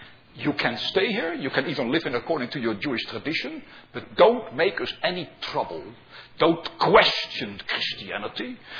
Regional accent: Amsterdam, North Holland, Netherlands; two figures who both lived in my hometown in Amsterdam.

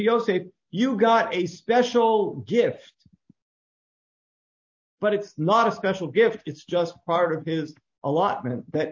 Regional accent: Boston, Massachusetts, United States; so I'm from Boston.

